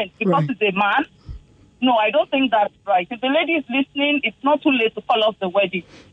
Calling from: Lagos, Nigeria; I'm calling from Lagos.

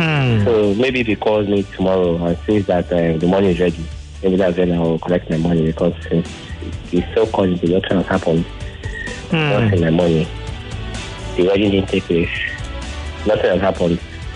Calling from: Ikorodu, Lagos, Nigeria; I'm calling from the Ikorodu.

